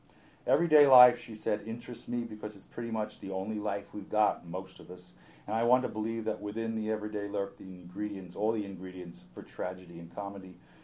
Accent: New Jersey, United States; I came from New Jersey.

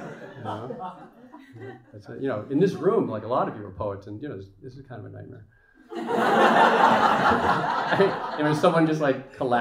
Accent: Boston, Massachusetts, United States; I wrote a poem for the marathon bombing in Boston, just because I'm from Boston

